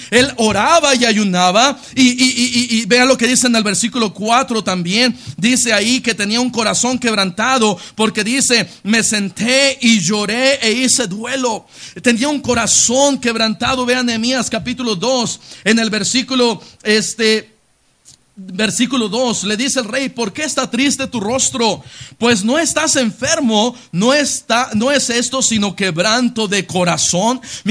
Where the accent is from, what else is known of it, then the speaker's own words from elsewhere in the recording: Puebla, Mexico; born there; por el lugar a lo mejor en donde yo nací, por la ciudad de Puebla